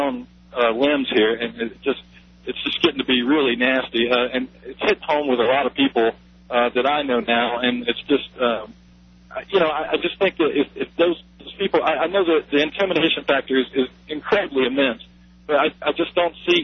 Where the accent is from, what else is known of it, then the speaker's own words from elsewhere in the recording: Selma, Alabama, United States; moved away; I'm from Selma, Alabama, and I moved out here a while back during the dot-com boom. And so if I sound kind of like a hick, yeah, that's what's going on.